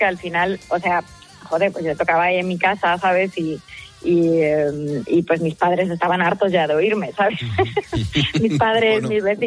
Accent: Las Rozas, Community of Madrid, Spain; empecé tocando por los parques de mi pueblo, ahí en Las Rozas.

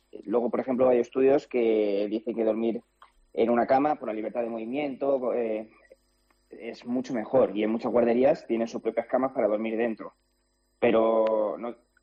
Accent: Móstoles, Community of Madrid, Spain; now in Oslo, Norway; Yo soy de Madrid.

